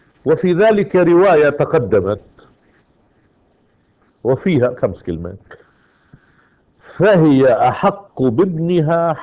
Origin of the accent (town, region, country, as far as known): Lebanon